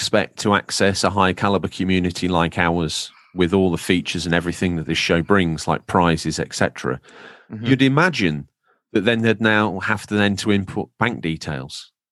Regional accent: England, United Kingdom; moved away as an adult; now in New York, United States; as an Englishman now living in New York, I find American sports absolutely fascinating.

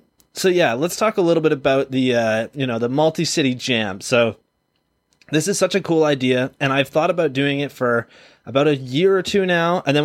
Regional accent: Kitchener, Ontario, Canada; I've only ever done them in my hometown, which is Kitchener, Ontario.

